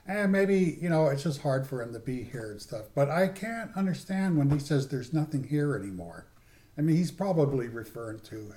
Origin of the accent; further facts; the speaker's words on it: Eureka, California, United States; also born or lived in San Francisco / Crescent City / Santa Rosa; I grew up on the coast. I was born in San Francisco. I lived in the Bay Area for a while until I was about 7 or 8 years old. And then we moved up to Eureka and Crescent City.